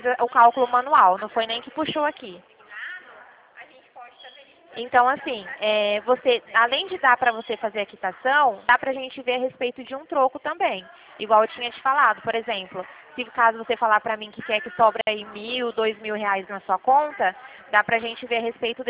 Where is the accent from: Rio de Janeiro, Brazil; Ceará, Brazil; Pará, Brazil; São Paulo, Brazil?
São Paulo, Brazil; Dracena; eu sou aqui de Dracena. Fica pertinho aí da cidade onde você mora.